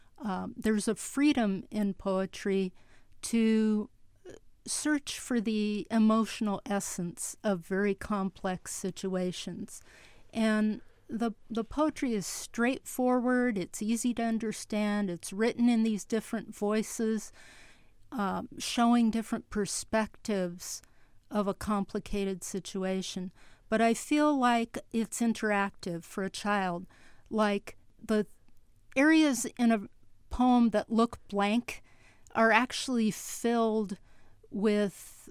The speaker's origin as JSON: {"language": "English", "town": "Los Angeles", "region": "California", "country": "United States", "tie": "born or raised there", "said": "Well, I grew up in the neighborhood where it happened. I grew up in Northeast Los Angeles, not far from the armory where the sailors were receiving their basic training on the way to battlefields of World War II."}